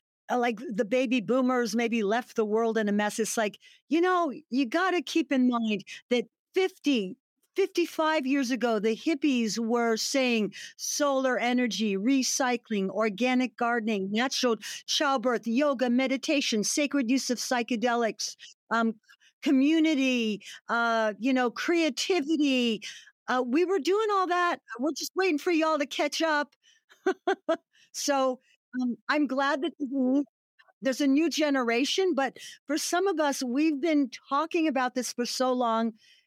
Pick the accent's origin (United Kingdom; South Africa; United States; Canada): Canada; you know, being Canadian, we would go out and we would make maple syrup and pour it on snow and call it ice cream.